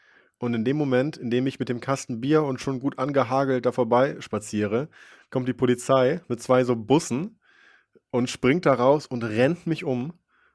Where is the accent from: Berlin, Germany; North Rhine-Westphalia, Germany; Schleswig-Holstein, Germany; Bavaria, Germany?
North Rhine-Westphalia, Germany; Wipperfürth; born there; In Wipperfürth, ja. Das ist in Nordrhein-Westfalen, im Bergischen Land, so 40 Kilometer von Köln weg.